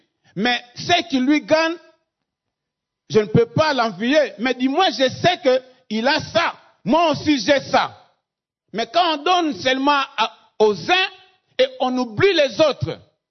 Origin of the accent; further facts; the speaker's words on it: DR Congo; Nous sommes Congolais, nous sommes tous égaux.